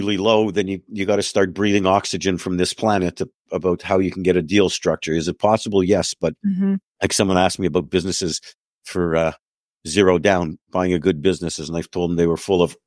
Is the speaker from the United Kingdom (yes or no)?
no; Canada; now in United States; growing up in Canada, and I'm down here oftentimes